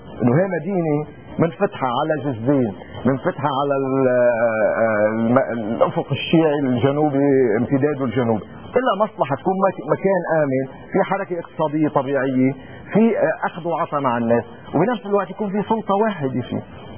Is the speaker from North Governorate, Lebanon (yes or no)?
no; Sidon, South Governorate, Lebanon; إذا أنا ابن صيدا وبعرف صيدا وعايش صيدا